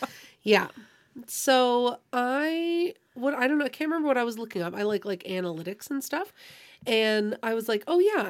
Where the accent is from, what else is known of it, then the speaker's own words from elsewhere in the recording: Canada; I guess, because we're Canadian, we're polite like that.